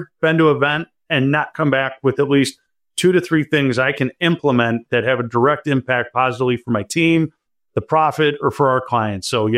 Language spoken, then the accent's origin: English; Detroit, Michigan, United States; I am from Metro Detroit, so, you know, going to a couple Lions games or Tigers games aren't too bad either.